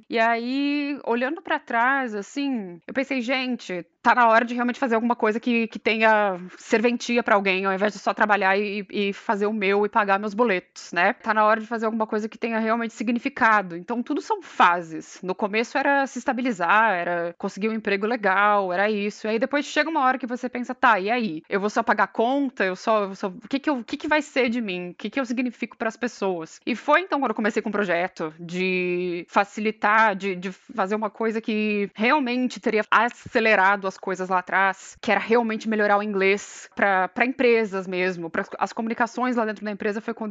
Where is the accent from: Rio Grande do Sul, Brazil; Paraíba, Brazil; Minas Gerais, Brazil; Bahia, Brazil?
Rio Grande do Sul, Brazil; moved away as an adult; além de eu ter 19 anos quando eu saí do Brasil, eu era um bichinho do mato. Então, quer dizer, o rolê pra mim era ir pra Porto Alegre, que era a capital do estado.